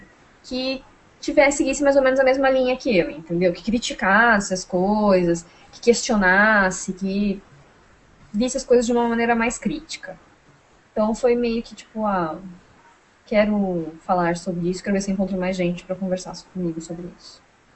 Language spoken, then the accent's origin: Portuguese; São José dos Campos, São Paulo, Brazil; Eu sou de São José dos Campos.